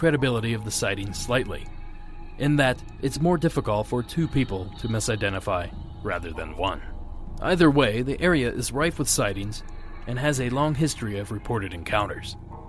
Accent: Ohio, United States; Back in my home state of Ohio, hunters often employed the use of a ghillie suit to hide from turkeys during the spring hunt.

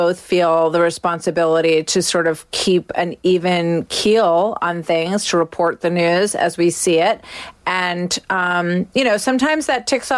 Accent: New Jersey, United States; we lost several people in my town, in my hometown in New Jersey

